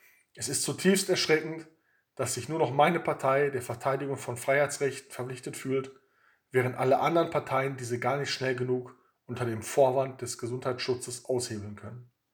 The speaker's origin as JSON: {"language": "German", "town": "Witten", "region": "North Rhine-Westphalia", "country": "Germany", "tie": "born or raised there", "said": "So beträgt allein in meiner Heimatstadt Witten nur der finanzielle Corona-Schaden"}